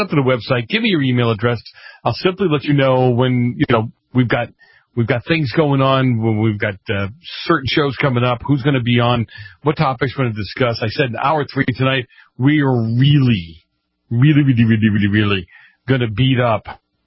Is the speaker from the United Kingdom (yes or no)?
no; Boston, Massachusetts, United States; I just mean, you know, I'm from Boston.